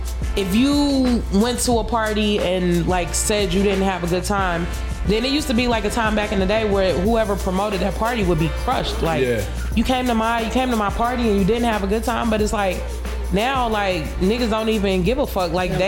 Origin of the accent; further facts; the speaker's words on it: Atlanta, Georgia, United States; Like, okay, I'm from the West Side, right? So we had, like, the Pool Palace. We had Club Crucial, which is, like, if you've never been a Crucial or if you've never come through Crucial, then you can't say you're from Atlanta for real